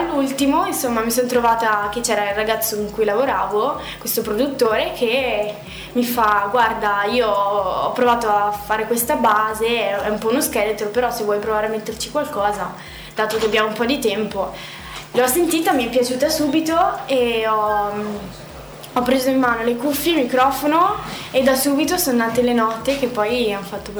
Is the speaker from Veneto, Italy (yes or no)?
yes; Verona, Veneto, Italy; io la vedevo molto molto spesso l'Arena da fuori, perché comunque vabbè, sono di Verona.